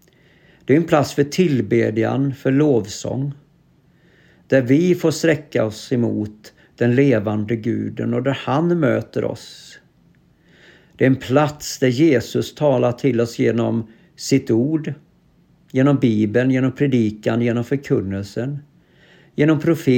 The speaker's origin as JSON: {"language": "Swedish", "region": "Västra Götaland County", "country": "Sweden", "said": "Jag är ju västgöte från födseln och har rört mig en hel del i olika kyrkor"}